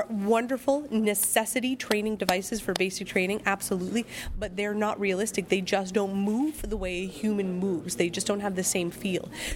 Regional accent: New York, United States; I'm here from Suffolk County, Long Island, New York.

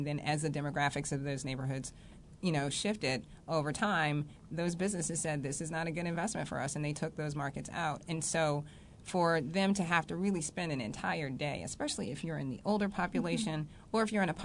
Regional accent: Baltimore, Maryland, United States; born there; as everybody knows, I was born in Westport and my grandmother still lives there.

